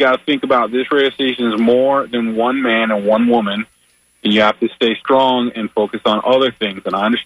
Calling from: Tampa, Florida, United States

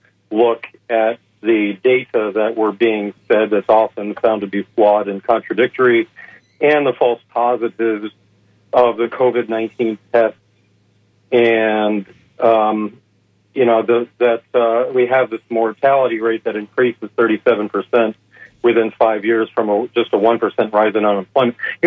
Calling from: Clearwater, Florida, United States; Good morning, gentlemen. … Clearwater.

